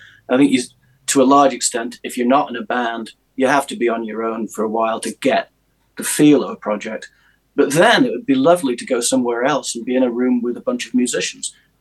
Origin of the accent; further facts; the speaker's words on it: United Kingdom; now in United States; that somewhat, but I had no desire to take American citizenship. I couldn't take the Pledge of Allegiance. I'm still British. I wish I was still European.